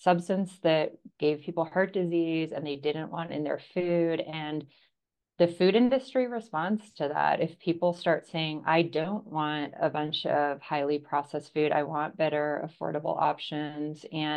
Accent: Canada; also born or lived in Australia; now in United States; so I grew up in Canada and lived in Australia for a long time

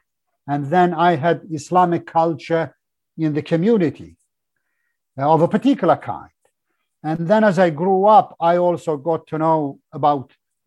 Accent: Rushan, Gorno-Badakhshan, Tajikistan; first language Rushani; English is a second language; So I grew up in the Soviet Union, and my mother tongue is actually a small language of a mountain community called Rushani language, from the district of Rushan.

